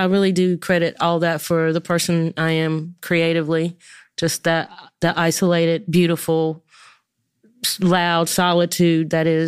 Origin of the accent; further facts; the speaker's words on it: Beautancus, North Carolina, United States; now in Durham, United States; I've been in Durham for a while, but I was born and raised in Botankus, North Carolina, which is Duplin County.